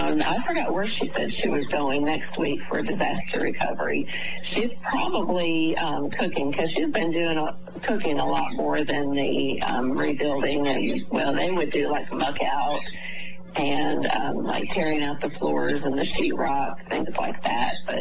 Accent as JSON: {"language": "English", "town": "Wheaton", "region": "Illinois", "country": "United States", "tie": "born or raised there", "also_born_or_lived": "Kentucky", "said": "Well, I grew up in Wheaton, Illinois. And a lot of people say, how in the world did you get to Kentucky?"}